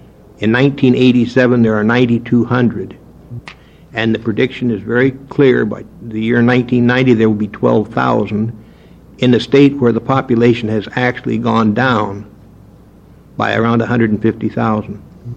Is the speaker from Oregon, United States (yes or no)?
yes; Salem, Oregon, United States; I'm an attorney from Salem.